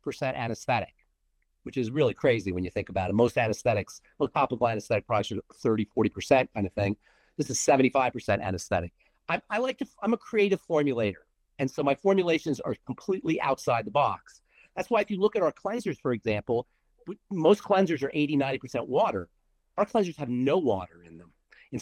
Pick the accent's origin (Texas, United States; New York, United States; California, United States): New York, United States; now in Colorado, United States; And then I grew up in New York and then I moved to Colorado. I went to school in Colorado and I just stayed there.